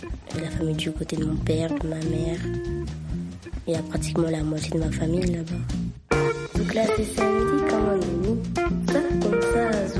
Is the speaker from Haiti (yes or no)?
yes; Haiti; Parce que je viens des Antilles, je suis haïtienne, sauf que la musique, elle est guadeloupéenne. C'est du zouk. Et mes parents, bah, ils me parlent créole et moi, je comprends.